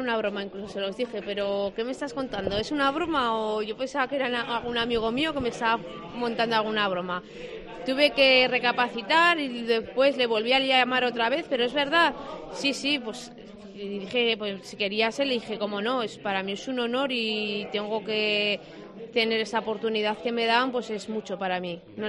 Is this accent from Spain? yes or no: yes; Tudela, Navarre, Spain; porque yo soy de Tudela y que me den el premio Comunidad Foral de Navarra en mi pueblo, pues para mí lo es todo.